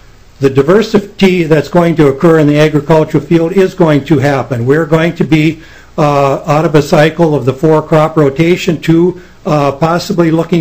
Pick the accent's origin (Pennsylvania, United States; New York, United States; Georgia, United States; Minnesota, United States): Minnesota, United States; I was born and raised in the Tinta Wendell area, right in the lowest point of the Lake Agassiz lake bed.